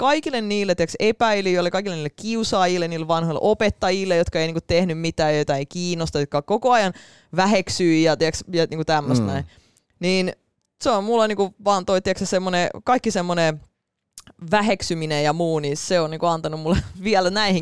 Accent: Narva, Ida-Viru County, Estonia; now in Finland; vuonna 97, kun muutettiin Suomeen, me asuttiin Narvassa, joka on niinku itäisin paikka koko Virossa.

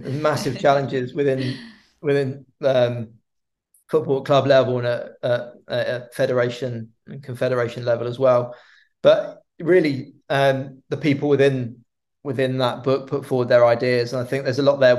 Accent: England, United Kingdom; Which maybe is a bit boring because I'm from England

